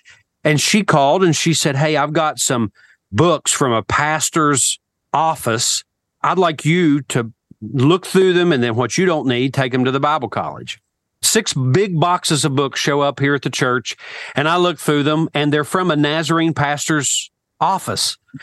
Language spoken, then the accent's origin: English; Appalachia, United States; And I think about the time that we grew up in Appalachia and the difference now.